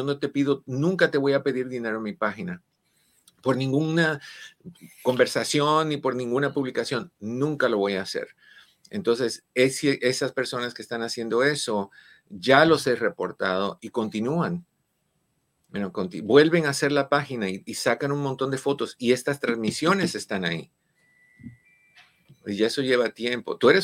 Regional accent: Santiago de Cuba, Cuba; now in Los Angeles, United States; soy de Santiago de Cuba, no soy de Santiago de Chile.

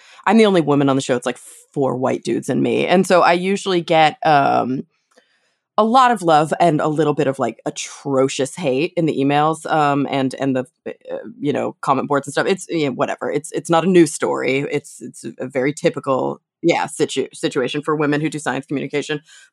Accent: Texas, United States; It definitely, I grew up in Texas and it definitely felt like Texas.

